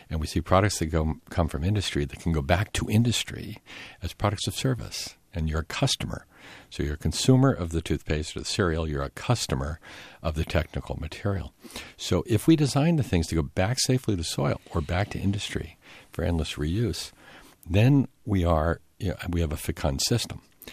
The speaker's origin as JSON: {"language": "English", "country": "Japan", "tie": "born or raised there", "said": "I grew up in Japan as a baby, and I saw the farmers collect the sewage, take it to the farm."}